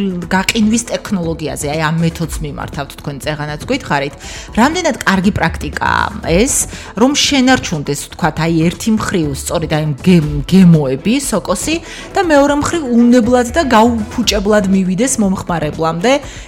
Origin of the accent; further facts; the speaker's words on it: Imereti, Georgia; შეიძლება სახელწოდებაც კუთხურია, მე იმერეთიდან ვარ